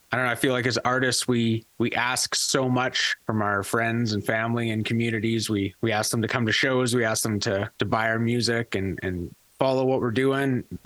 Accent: Innisfail, Alberta, Canada; now in Calgary, Canada; Yeah, I grew up in Innisfail, spent my whole life growing up there as a kid, and moved to Calgary, I guess, in would have been 2014 for the first time, and have been kind of back and forth since then. But Calgary's been my home for quite a few years now.

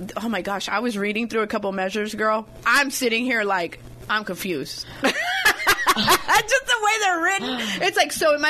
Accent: Vallejo, California, United States; now in Napa, United States; I was born and raised in Vallejo, and then I came here, you know, as a young adult.

